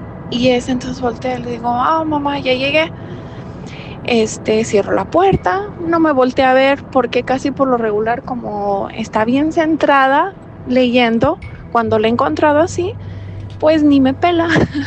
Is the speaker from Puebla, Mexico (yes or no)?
no; Guanajuato, Mexico; now in United States; Me comunico desde Carolina del Norte, acá por los Estados Unidos. pero originalmente soy de México, Guanajuato, así que saludos a todos los que son de por allá.